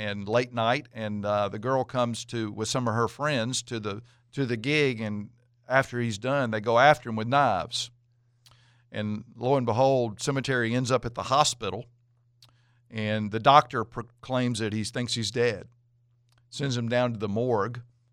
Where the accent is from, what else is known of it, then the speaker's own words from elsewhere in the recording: Durham, North Carolina, United States; when I grew up in Durham, North Carolina, at a public golf course called Hillendale Golf Course.